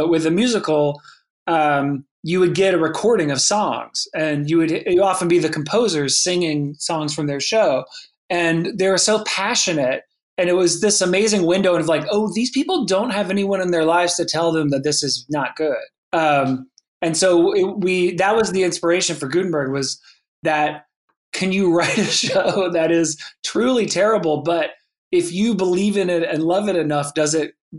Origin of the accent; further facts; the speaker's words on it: North Carolina, United States; Well, I will say growing up in North Carolina, I didn't really know that being a writer was a thing you could do, like as a life.